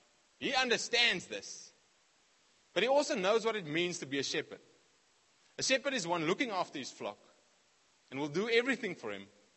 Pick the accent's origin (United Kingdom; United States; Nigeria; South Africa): South Africa; I come from the Platteland, rural areas. I was raised in the R